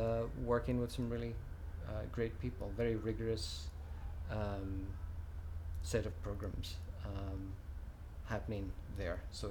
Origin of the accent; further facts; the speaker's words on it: Isle of Lewis, Scotland, United Kingdom; moved away as an adult; also born or lived in Glasgow / Chicago; now in London, United Kingdom; I'm originally from Scotland, the Isle of Lewis, way up in the northwest, and then I lived there until I was 18, and since then I've lived in Glasgow, and then I also had 10 years in Chicago in the USA, and I just moved to London 4 months ago.